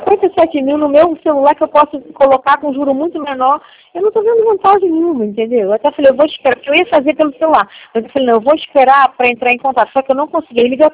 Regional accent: Araruama, Rio de Janeiro, Brazil; que eu também sou de Araruama

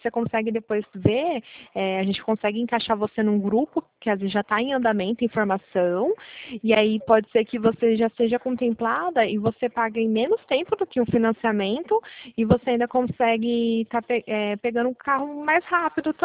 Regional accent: Pirassununga, São Paulo, Brazil; Eu sou de Pirassununga, interior de São Paulo.

